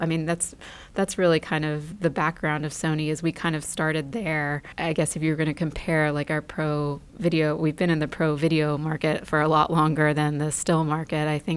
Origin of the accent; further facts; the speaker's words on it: Lexington, Kentucky, United States; I actually flew in from Austin last night, but yes, I'm from Lexington.